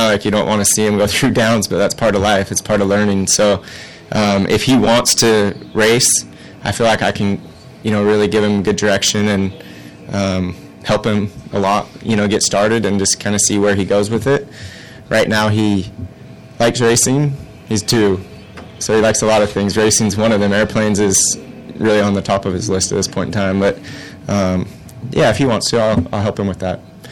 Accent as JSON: {"language": "English", "town": "Seattle", "region": "Washington", "country": "United States", "said": "I was from Seattle area, so there wasn't as much racing there."}